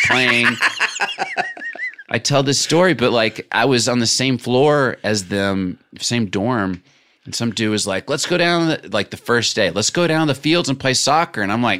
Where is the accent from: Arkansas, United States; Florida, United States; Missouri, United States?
Arkansas, United States; Little Rock; Because growing up in Little Rock, I think if you had asked 12-year-old … – like, how do you become an actor?